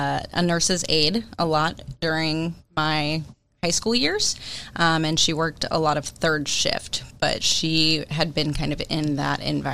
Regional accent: Reading, Ohio, United States; also born or lived in Hamilton; So I have been a resident of Ohio my entire life, but I grew up in Reading

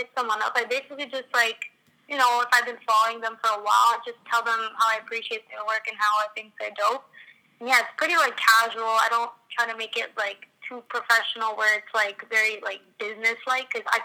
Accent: Toronto, Ontario, Canada; I was born and raised in Toronto. Been here my whole life.

